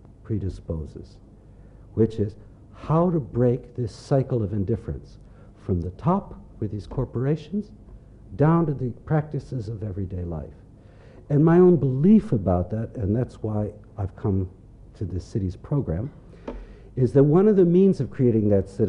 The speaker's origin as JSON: {"language": "English", "country": "United States", "said": "as an American living"}